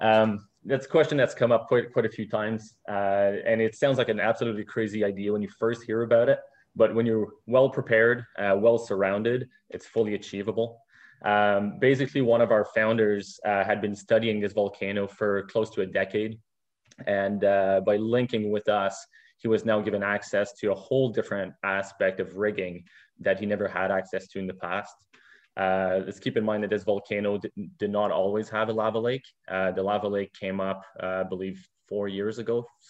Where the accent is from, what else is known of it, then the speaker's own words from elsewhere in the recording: Quebec, Canada; moved away as an adult; now in Ontario, Canada; I was born and raised in Quebec. Moved to Ontario about 14 years ago.